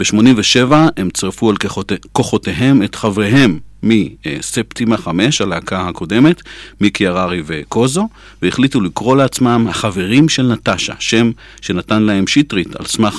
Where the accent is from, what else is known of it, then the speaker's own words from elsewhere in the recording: Russia; now in Tel Aviv, Israel; גם בתור עולה חדש מרוסיה וגם בתור חדש בתל אביב הרגשתי מותקף.